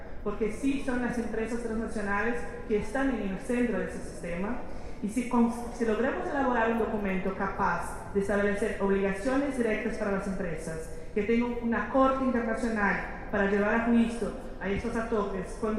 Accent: Brazil; Spanish is a second language; Entonces, así que soy de Brasil, desde Brasil

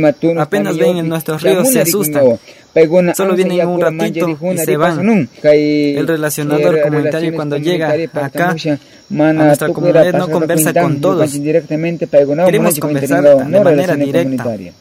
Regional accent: Juan Montalvo, Ecuador; Nosotros somos de Juan Montalvo. Somos de la comunidad de Juan Montalvo. Estamos límites con Arellana y Sucumbíos. Somos una comunidad fronteriza.

